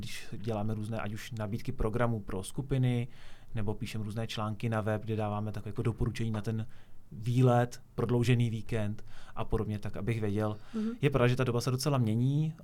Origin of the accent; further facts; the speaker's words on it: Vodňany, South Bohemian Region, Czechia; now in České Budějovice, Czech Republic; Pocházím z jižních Čech, konkrétně z města královského města Rybníků z Vodňan, takže nedaleko českých Budějovic.